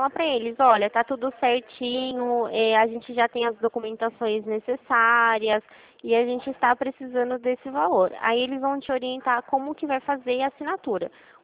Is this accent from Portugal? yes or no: no; Rio Claro, Brazil; Eu sou de Rio Claro.